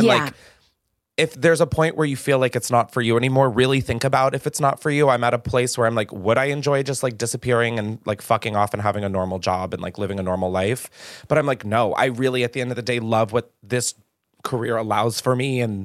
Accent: New York, United States; I came from New York and living on the East Coast my entire life, which is very fast paced

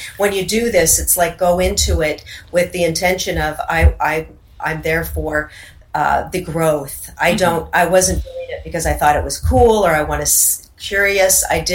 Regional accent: Seattle, Washington, United States; And I, growing up in Seattle, there's a lot of Native American culture there, the totem poles, and we'd go to salmon bakes

